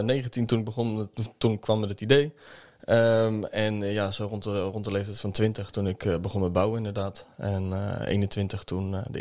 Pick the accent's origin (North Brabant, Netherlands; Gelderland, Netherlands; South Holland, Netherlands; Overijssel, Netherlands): South Holland, Netherlands; Zoetermeer; 26 jaar, kom uit Zoetermeer.